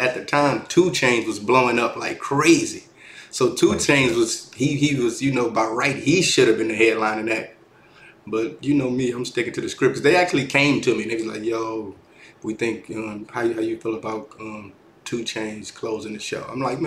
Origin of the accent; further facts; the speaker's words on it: Detroit, Michigan, United States; I mean, I came from Detroit, so we had a crazy like open mic scene.